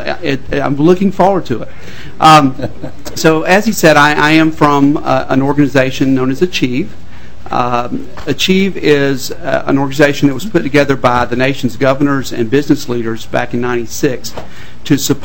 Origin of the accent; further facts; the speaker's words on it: Georgia, United States; I will up front tell you that I am from Georgia. Not that you would have to listen to me very long to figure out that I was from a little south of here.